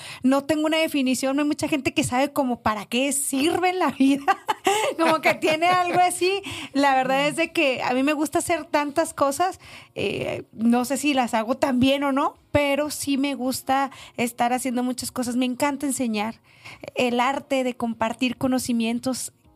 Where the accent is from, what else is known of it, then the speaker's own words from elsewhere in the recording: Juárez, Chihuahua, Mexico; born there; No lo estoy negando, pero no, yo soy nacida en Juárez.